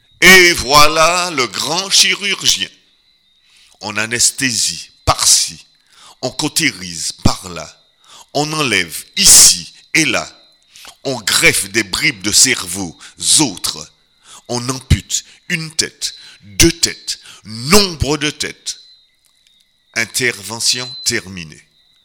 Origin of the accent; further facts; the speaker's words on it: Martinique; moved away as an adult; du seul fait que je suis né en Martinique, que j'y ai vécu pendant jusqu'à l'âge de 21 ans, je suis parti en 65, j'ai maintenant 62 ans, ben je suis autant martiniquais que guadeloupéen.